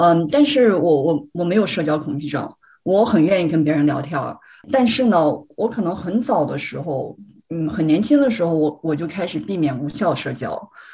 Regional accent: North China, China; 我中气足可能是因为我是北方人吧，性格比较男性一些。

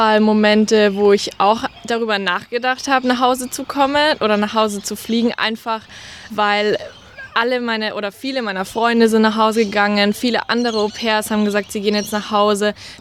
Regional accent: Munich, Bavaria, Germany; now in Australia; ich bin 20 Jahre alt und ich komme aus München in Deutschland. Genau, und ich bin hier ein Au-pair seit Dezember.

